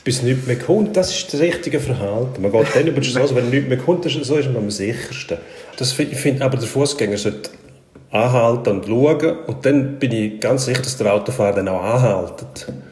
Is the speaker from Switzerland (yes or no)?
yes; Switzerland; Das ist so Sozialromantik verfehlt, die bei uns in der Schweiz der Schwächste muss geschützt werden.